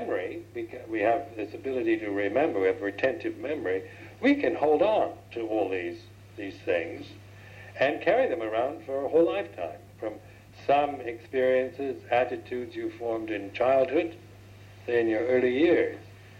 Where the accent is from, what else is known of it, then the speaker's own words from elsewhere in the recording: United States; born there; Say, I am a Buddhist monk. I was born in the United States. I am abbot of Amravati.